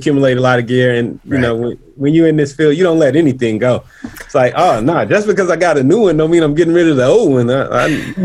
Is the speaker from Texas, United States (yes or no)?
no; St. Louis, Missouri, United States; I'm from St. Louis, so … was just getting popular around that time.